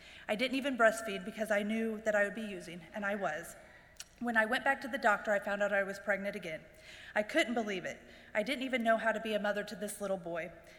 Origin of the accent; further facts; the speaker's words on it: Jefferson City, Missouri, United States; I was raised here in Jeff City.